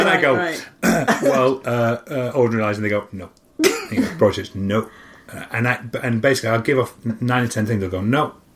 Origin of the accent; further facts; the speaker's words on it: Barnsley, Yorkshire and the Humber, United Kingdom; now in London, United Kingdom; I was a kid from Barnsley, middle of nowhere.